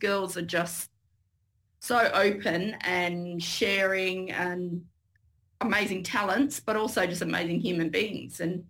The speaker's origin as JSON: {"language": "English", "region": "Northern Territory", "country": "Australia", "lives_now": "Darwin, Australia", "said": "I'm actually from Central Australia, but I live in Darwin, so I know this world really well."}